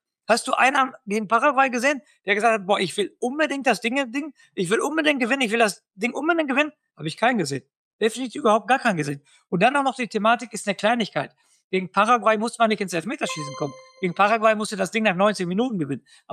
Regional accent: Germany; ist für mich als Deutscher

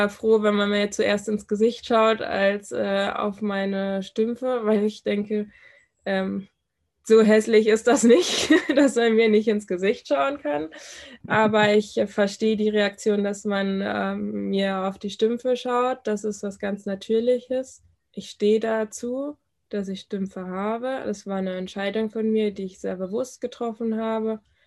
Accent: Brazil; ich habe mir damals als kleines Kind in Brasilien schon hatte ich so einen Lebenstraum

